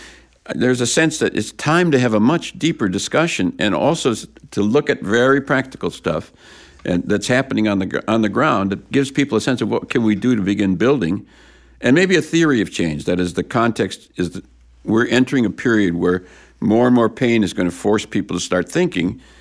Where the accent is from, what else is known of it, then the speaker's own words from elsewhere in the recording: United States; Now, that's really interesting in America. I mean, you know, I was brought up in the Red Scare and the communists and Joe McCarthy and all that.